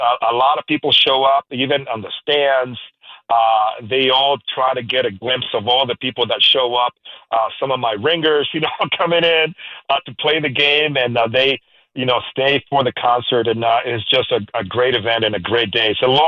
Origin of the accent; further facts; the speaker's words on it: Puerto Rico; my background, I grew up in Puerto Rico